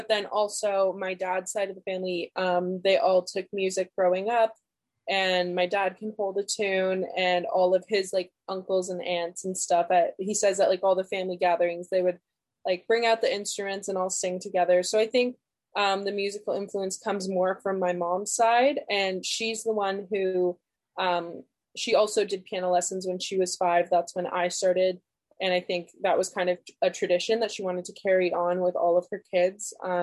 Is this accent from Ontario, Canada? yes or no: yes; Thunder Bay, Ontario, Canada; born there; also born or lived in Turks and Caicos / Sudbury; I was born up north in Thunder Bay, Ontario. We moved around quite a bit when I was like a younger kid. So I lived in Turks and Caicos in Sudbury for a couple